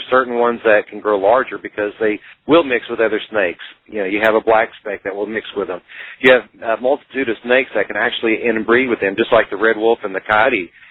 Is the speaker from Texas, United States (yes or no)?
yes; Canyon Lake, Texas, United States; I was at Canyon Lake in Texas area, which is my hometown, my home state area.